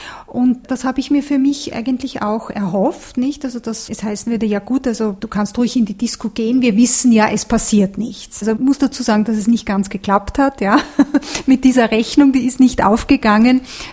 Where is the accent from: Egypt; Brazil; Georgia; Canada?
Egypt; Cairo, Cairo Governorate; also born or lived in Austria; now in Switzerland; Meine Mutter ist Österreicherin, mein Vater ist Ägypter. Ich bin in Österreich geboren, dann in Kairo, in Ägypten aufgewachsen, später dann in die Schweiz gekommen.